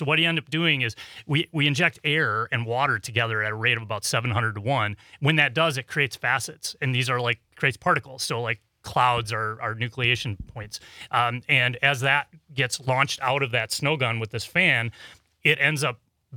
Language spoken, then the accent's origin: English; Watertown, Wisconsin, United States; And I grew up in Watertown.